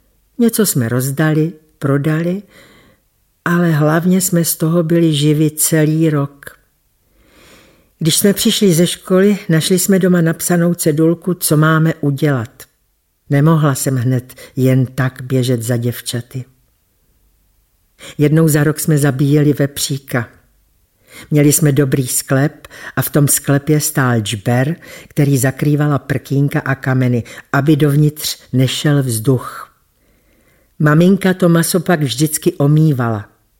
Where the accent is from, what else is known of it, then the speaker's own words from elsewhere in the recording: Horní Radslavice, Vysočina Region, Czechia; Pocházím z Vysočiny, z takové malé vesničky, Horní Radslavice. Měli jsme menší hospodářství a byli jsme 4 děti, 2 děvčata a 2 kluci. Do obecné školy jsem chodila u nás doma ve vesničce.